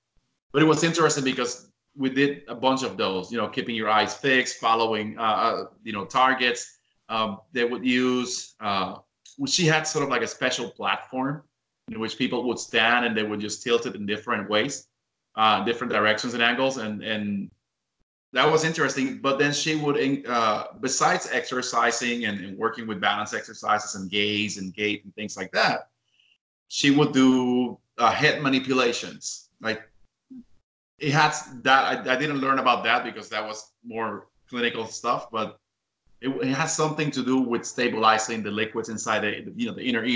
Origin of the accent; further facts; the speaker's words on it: Puerto Rico; I'm from Puerto Rico